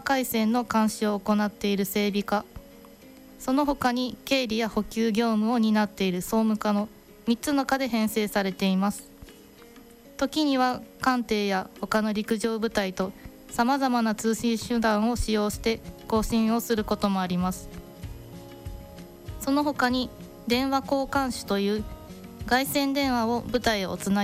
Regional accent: Ibaraki, Osaka, Japan; 大阪府茨城市出身です。

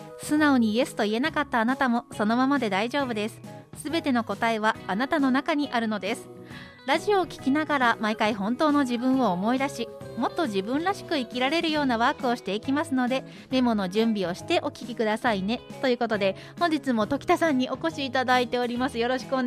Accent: Hokkaido, Japan; まあ、どさんこですから

